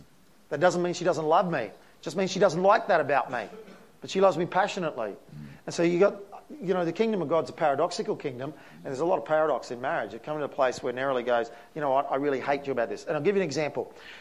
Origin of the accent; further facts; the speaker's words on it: Australia; this is where we're really slack as Aussie blokes